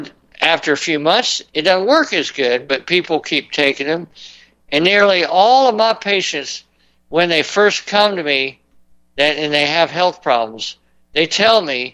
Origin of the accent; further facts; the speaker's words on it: Florida, United States; I'm from Florida, you know, I know, okay?